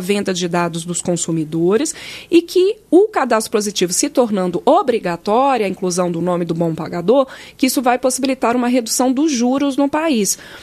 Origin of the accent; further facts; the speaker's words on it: Brasília, Federal District, Brazil; born there; nasci em Brasília.